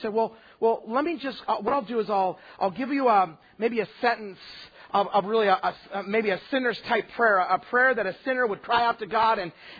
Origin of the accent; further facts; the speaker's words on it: Twin Falls, Idaho, United States; I grew up in Twin Falls, Idaho. I went back and I preached my home church.